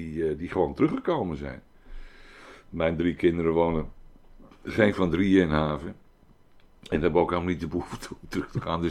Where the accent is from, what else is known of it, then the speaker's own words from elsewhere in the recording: Amsterdam, North Holland, Netherlands; born there; ik ben in Amsterdam geboren, maar Almere is in mij geboren.